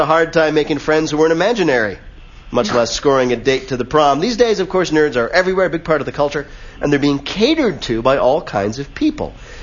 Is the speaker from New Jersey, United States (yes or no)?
yes; Berkeley Heights, New Jersey, United States; I grew up in Berkeley Heights.